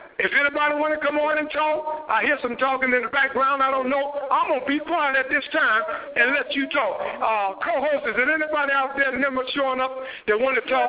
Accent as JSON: {"language": "English", "region": "the South", "country": "United States", "tie": "born or raised there", "said": "I was raised in the South, around a lot of farms and fruit trees and all that good fruits and vegetables."}